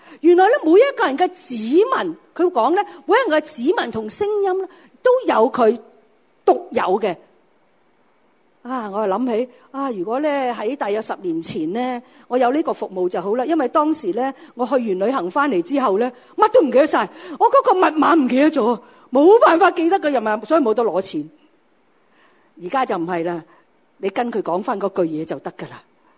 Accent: Hong Kong; 我自己咧生长一个咧好贫穷嘅家庭，我喺七层大厦里面去长大，喺徙置区去长大。

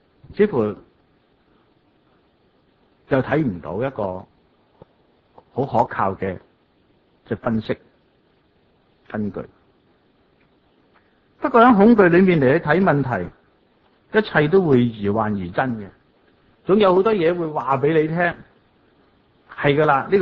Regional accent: New Territories, Hong Kong; 因為我喺新界大嘅，咁樣咧就行出嚟咧，出面就一片田野嚟嘅。

